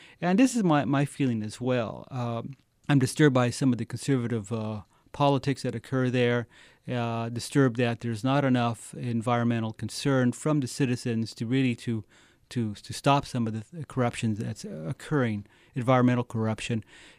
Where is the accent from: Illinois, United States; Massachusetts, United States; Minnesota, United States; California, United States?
California, United States; Fresno; We're both from, you know, he's from Bakersfield area, I'm from Fresno